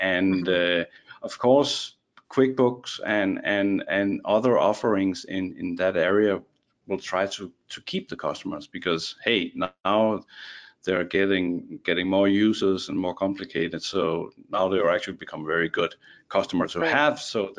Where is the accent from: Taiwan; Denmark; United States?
Denmark; accent: Danish; English is a second language; But going back, just my strange accent is because I'm actually Danish. But going back to that time in Denmark